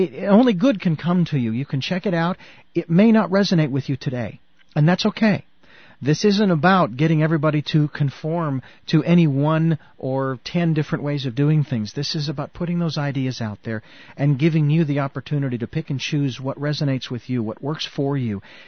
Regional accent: Arizona, United States; she is coming to us from Sedona, Arizona, and that was my home state.

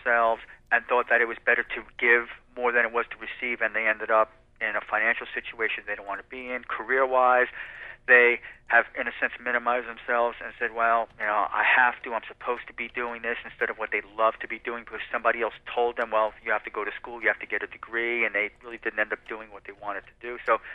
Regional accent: New Jersey, United States; also born or lived in New York / Florida; now in South Carolina, United States; I was born in New York. I moved out of there when I was a year and a half, lived mostly in New Jersey, and I lived for 9 years in Florida. Now I'm in South Carolina.

